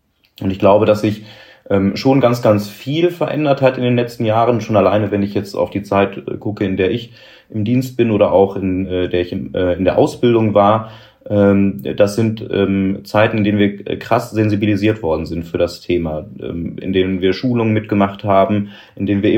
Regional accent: Bochum, North Rhine-Westphalia, Germany; now in Mülheim, Germany; ich bin 34 Jahre alt, komme gebürtig aus Bochum, bin also Kind des Ruhrgebiets. Wohne gerade in Mülheim mit zwei Kollegen in einer WG und bin Priester im Bistum Essen

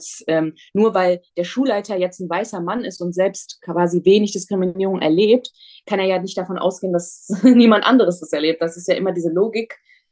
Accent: Halle, Saxony-Anhalt, Germany; moved away as an adult; now in Berlin, Germany; ich bin in Halle-Saale aufgewachsen. Ich wohne jetzt in Berlin und bin 2018 auch so schnell ich konnte nach Berlin gezogen. Ich bin in Halle auf ein Gymnasium gegangen.

